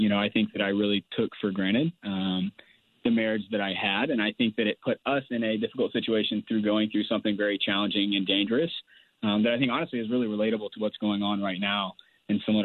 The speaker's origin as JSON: {"language": "English", "region": "Georgia", "country": "United States", "said": "So I'm from Georgia originally, and so I do not like the cold, and I do not like running hills."}